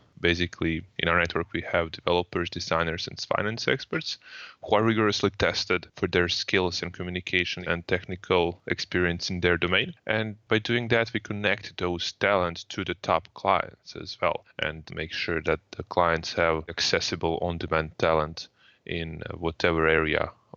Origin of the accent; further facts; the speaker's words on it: Croatia; I come from Croatia.